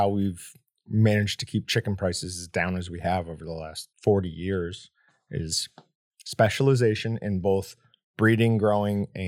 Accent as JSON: {"language": "English", "region": "New York", "country": "United States", "said": "You know, I'm from New York. This is a totally different scene than what I was used to at that point."}